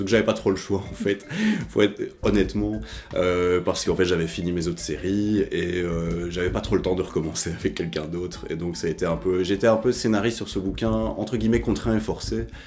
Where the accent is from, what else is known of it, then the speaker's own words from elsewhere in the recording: Belgium; Alors, je suis belge